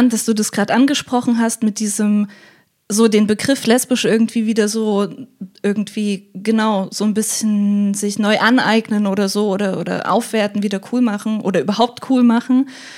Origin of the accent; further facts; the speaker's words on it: Weimar, Thuringia, Germany; Ich komme aus Weimar, das ist so eine kleine Stadt in Thüringen.